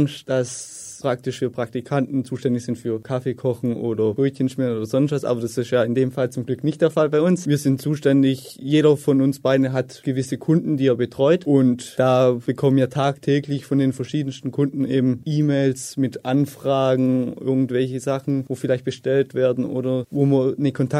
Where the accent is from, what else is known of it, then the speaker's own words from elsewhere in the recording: Rietheim, Baden-Württemberg, Germany; also born or lived in Tuttlingen; bin geboren in Tuttlingen, aufgewachsen dann in Rietheim und habe mein Abitur dann später in Speichingen gemacht.